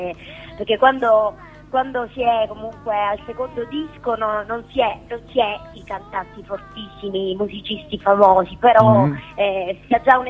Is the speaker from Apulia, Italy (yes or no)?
yes; Apulia, Italy; now in Milan, Italy; Io sono pugliese, adesso vivo a Milano, ma ci vivo da poco